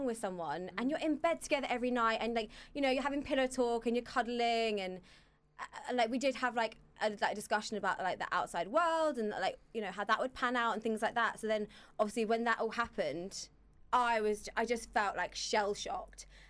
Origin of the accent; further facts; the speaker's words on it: East of England, United Kingdom; born there; I was born in Essex.